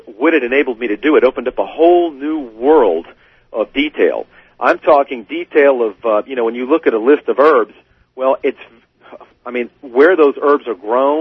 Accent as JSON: {"language": "English", "country": "United States", "said": "I'm an American"}